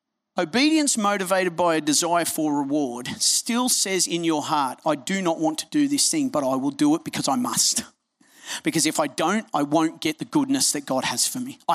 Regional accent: India; born there; English is a second language; I was born in India, as Linnaeus said, so English is the second language of my country of birth

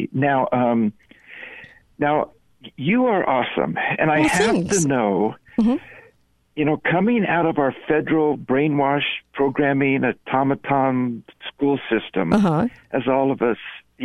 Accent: Los Angeles, California, United States; also born or lived in San Francisco; I grew up in L.A.

